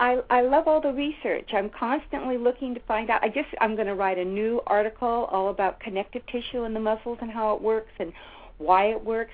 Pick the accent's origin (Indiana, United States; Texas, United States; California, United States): California, United States; Berkeley; First of all, I was born and brought up in Berkeley, California.